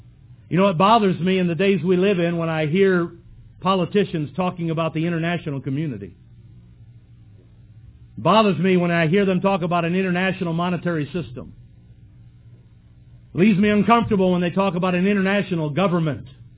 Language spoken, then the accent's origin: English; United States; born there; I'm thankful I was born in America. I'm thankful I live in America.